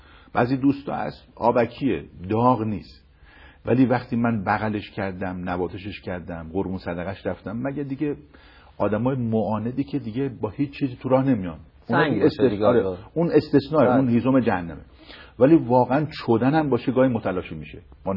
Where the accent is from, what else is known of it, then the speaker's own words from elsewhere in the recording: Iran; گفتم آقا من از ایران اومدم